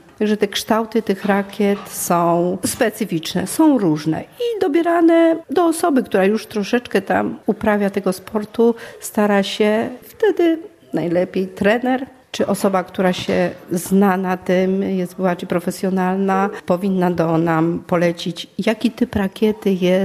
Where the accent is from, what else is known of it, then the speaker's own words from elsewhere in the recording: Stalowa Wola, Subcarpathian Voivodeship, Poland; No i Wola, ponieważ ja pochodzę ze Stalowej Woli.